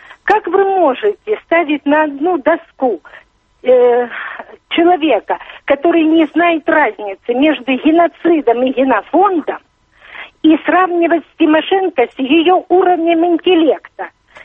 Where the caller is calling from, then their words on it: Germany; из Німеччини